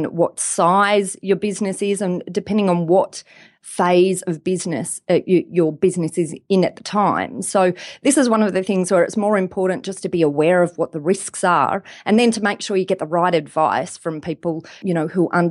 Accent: Australia; Well, I'm an Australian lawyer, so I deal mostly with Australian businesses.

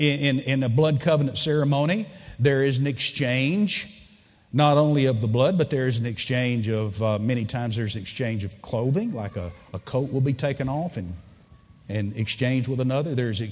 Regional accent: United States; We grew up here in America. We all know about the American Indian, blood brother.

